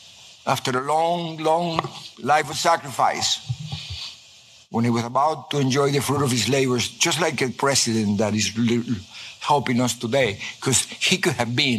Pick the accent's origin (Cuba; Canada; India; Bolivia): Cuba; now in United States; to tell him about I came from Cuba and all, blah, blah, blah.